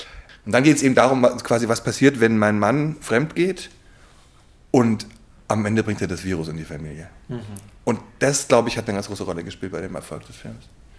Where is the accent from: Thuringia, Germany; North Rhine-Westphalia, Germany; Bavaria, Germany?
Bavaria, Germany; Ich komme aus der Nähe von München.